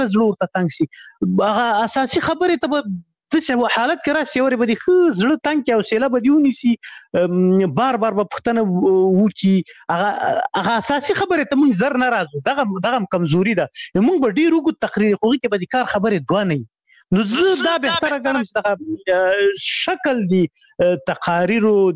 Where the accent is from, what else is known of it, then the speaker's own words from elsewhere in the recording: Khyber Pakhtunkhwa, Pakistan; ما ماشومتوب په شمشتو کې تیر کړی، شمشتو مهاجرینو کمپوس